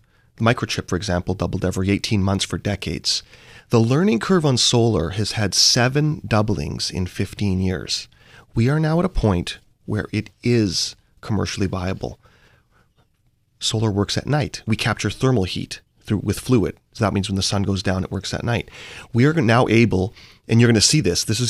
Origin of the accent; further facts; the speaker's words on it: Vancouver, British Columbia, Canada; I come from Vancouver, Canada, and I think it's pretty much the same around North America.